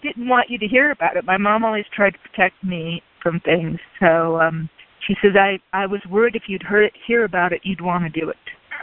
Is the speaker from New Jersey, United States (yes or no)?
no; California, United States; the idea that I live right now in the Bay Area, in California. I grew up in the Monterey Bay Area because my mother got a PhD in 1958